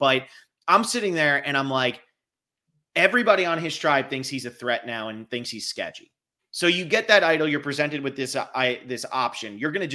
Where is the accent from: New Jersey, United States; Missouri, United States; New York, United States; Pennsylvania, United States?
New Jersey, United States; I'm from New Jersey, of course.